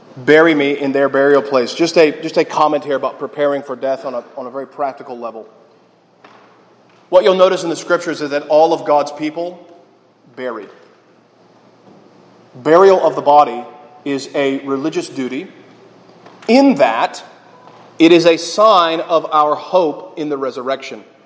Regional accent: Atlanta, Georgia, United States; You know, I grew up in Metro Atlanta, and if you haven't spent any time in Metro Atlanta, I commend you.

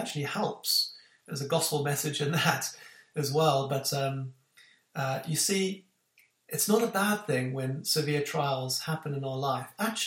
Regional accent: Fish Hoek, Western Cape, South Africa; I was raised in South Africa, and when you often had bushfires. I used to live in a place called Fishhook, surrounded in a valley by mountains

